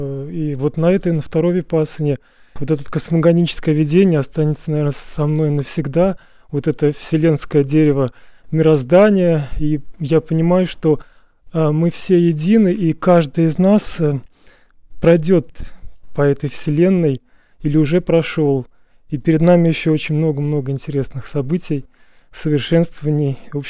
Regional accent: Samara, Samara Oblast, Russia; я из Самары, мне 43 года.

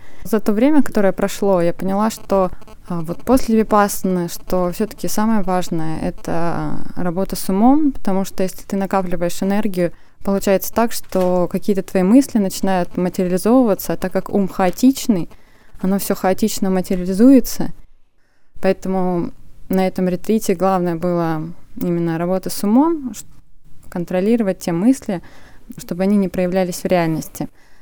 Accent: Moscow, Russia; я из Москвы.

